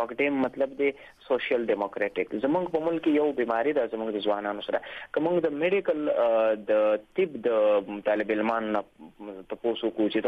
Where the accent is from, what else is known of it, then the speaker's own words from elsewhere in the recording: Khyber Pakhtunkhwa, Pakistan; په خپله زه قبایلي یم